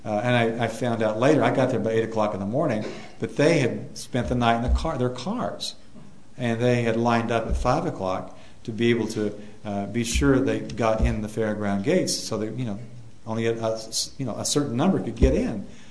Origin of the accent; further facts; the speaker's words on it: Kingsport, Tennessee, United States; So this health fair that I read about in my hometown newspaper was actually in Wise County, Virginia, a few miles up the road from Kingsport.